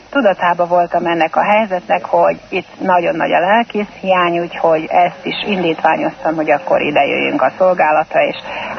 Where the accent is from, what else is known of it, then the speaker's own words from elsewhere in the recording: Subotica, Vojvodina, Serbia; born there; Szabadkán születtem, és az odavaló evangélikus gyülekezetnek a tagja voltam.